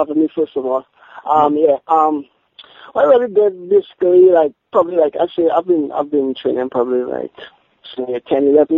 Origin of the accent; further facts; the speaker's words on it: Trinidad & Tobago; back home, you know, in Trinidad. Well, I'm from the Caribbean, so.